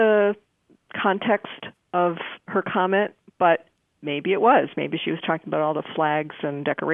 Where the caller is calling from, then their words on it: Norfolk, Virginia, United States; Hi, this is … I am calling from Norfolk, Virginia.